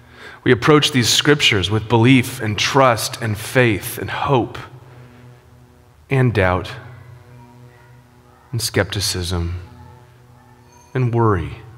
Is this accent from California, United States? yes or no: yes; San Diego, California, United States; I was born and raised in San Diego, and so friends from San Diego would come up and stay in our home.